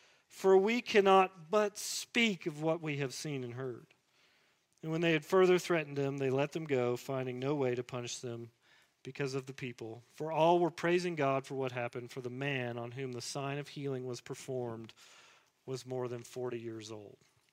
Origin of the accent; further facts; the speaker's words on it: Tennessee, United States; These uneducated, common men, these backwoods rednecks, I can say that, I'm from Tennessee